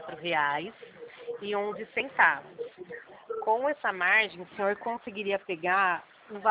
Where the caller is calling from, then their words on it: Porto Ferreira, São Paulo, Brazil; o meu, que eu falo, é do interior de São Paulo, de Porto Ferreira